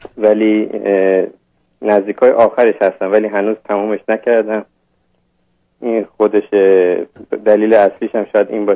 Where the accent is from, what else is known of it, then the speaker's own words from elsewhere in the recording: Iran; now in Australia; خودم بزرگ شده ایرانم